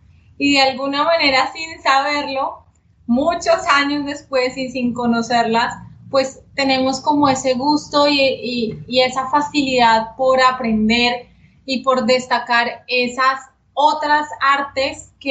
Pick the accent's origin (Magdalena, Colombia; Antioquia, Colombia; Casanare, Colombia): Casanare, Colombia; Yopal; born there; yo nací en Yopal, pero nuestra familia y hemos estado muy arraigada con la tierra, con el llano, con Casanare